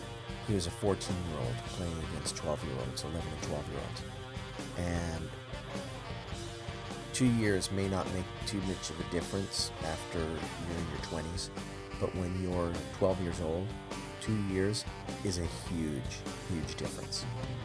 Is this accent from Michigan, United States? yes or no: no; Boston, Massachusetts, United States; I grew up in Boston, and the Boston Marathon, you know, is one of, you know, the holy sportsness that is granted to us in the New England area.